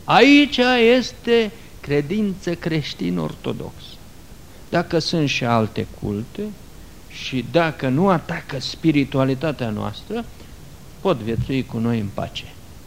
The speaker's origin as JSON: {"language": "Romanian", "country": "Romania", "said": "Eu sunt român. Eu sunt de pe un teritoriu foarte râvnit, de, nu de două milenii, de milenii întregi."}